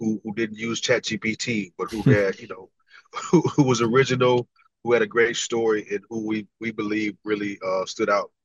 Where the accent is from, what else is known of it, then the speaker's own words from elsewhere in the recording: San Antonio, Texas, United States; so I'm from San Antonio, Texas, but I went to school at UTEP.